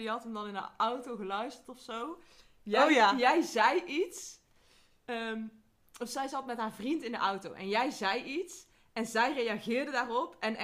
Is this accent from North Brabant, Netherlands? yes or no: yes; North Brabant, Netherlands; accent: Brabant, soft g; Ik weet dat ik niet Brabants praat, maar je hoort dat ik uit Brabant kom.